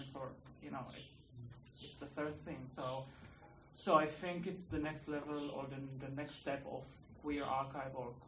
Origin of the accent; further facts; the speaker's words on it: Israel; now in Berlin, Germany; I'm originally from Israel. I live in Berlin